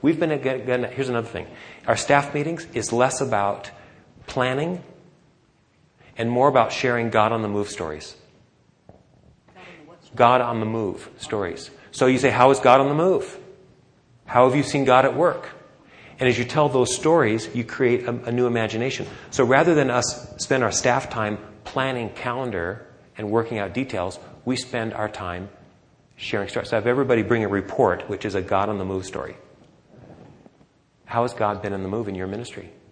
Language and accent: English; San Diego, California, United States; because I'm from San Diego, because I'm Bill's friend.